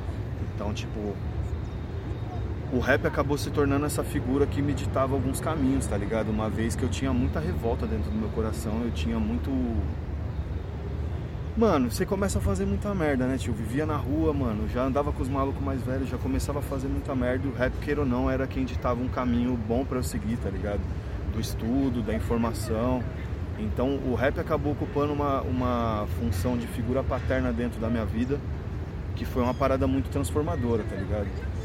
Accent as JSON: {"language": "Portuguese", "region": "São Paulo", "country": "Brazil", "tie": "born there", "said": "Não, eu nasci na Vila Mariana, que é um bairro nobre aqui em São Paulo, aqui do lado, inclusive."}